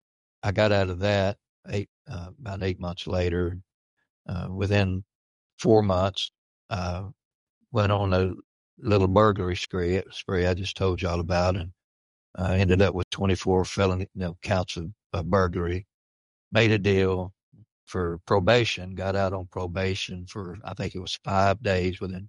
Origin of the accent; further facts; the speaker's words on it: Brazoria, Texas, United States; this prison that I was at was right there in my hometown in Brazoria, Texas.